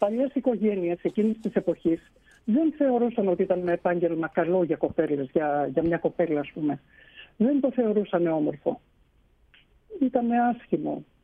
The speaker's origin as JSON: {"language": "Greek", "town": "Edessa", "region": "Central Macedonia", "country": "Greece", "tie": "born there", "also_born_or_lived": "Thessaloniki", "said": "Λοιπόν, γεννήθηκα το 60 στην Έβεσα."}